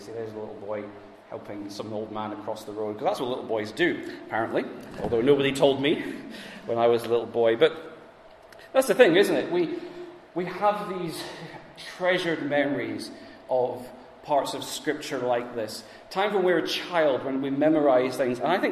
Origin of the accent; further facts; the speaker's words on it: England, United Kingdom; now in Scotland; because I grew up in England, and so I learnt, as it were, the English version of the Lord's Prayer.